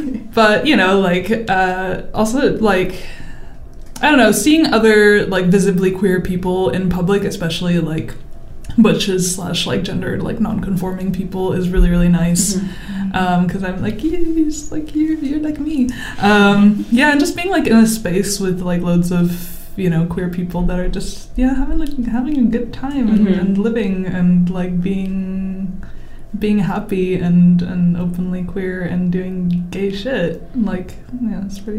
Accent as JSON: {"language": "English", "country": "Hong Kong", "tie": "born or raised there", "also_born_or_lived": "Singapore", "said": "I mean, I grew up in Hong Kong. And like Singapore and stuff"}